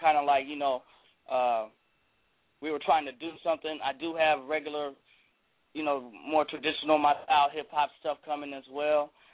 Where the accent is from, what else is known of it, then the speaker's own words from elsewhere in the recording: Oakland, California, United States; also born or lived in Jamaica; I came here when I was very young to Oakland. So I'm an Oakland boy. My parents are from Jamaica. So I'm a Jamaican, you know. My household was a little different than the average East Oakland household.